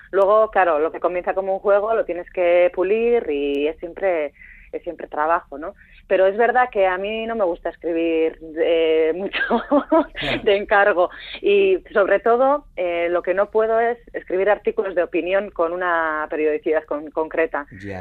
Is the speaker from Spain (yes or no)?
yes; Elgoibar, Basque Country, Spain; arranca en los años 80 y en mi pueblo natal, en el Goibar